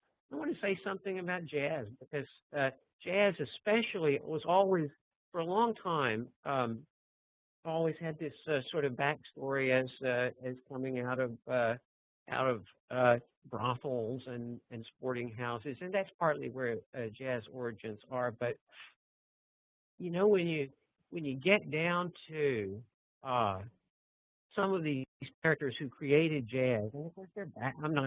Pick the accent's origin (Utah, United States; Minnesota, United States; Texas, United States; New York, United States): Texas, United States; Vernon; I should mention, he's from my hometown, Vernon, Texas